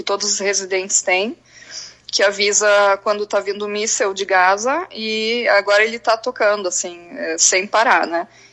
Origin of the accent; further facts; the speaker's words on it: Garibaldi, Rio Grande do Sul, Brazil; now in Israel; A minha família, minha mãe nasceu em Garibaldi, né? … Eu cresci em Garibaldi, amo Garibaldi, tenho uma proximidade, um laço muito forte com Garibaldi